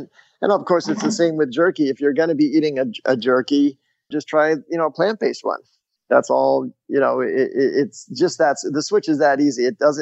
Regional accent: Wellesley, Massachusetts, United States; We lived not too far from a golf course when I was growing up in Wellesley, Massachusetts, and I would find all the stray golf balls and sell them back to the golfers.

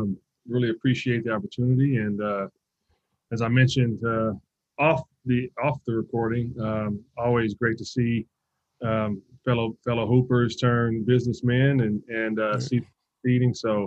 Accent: Compton, California, United States; So I'm from Compton, California. You know, it's not the nicest area.

